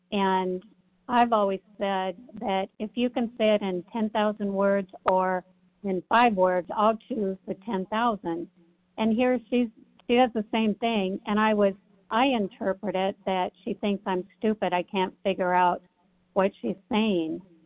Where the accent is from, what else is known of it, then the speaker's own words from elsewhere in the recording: Tennessee, United States; I'm from I'm from Tennessee.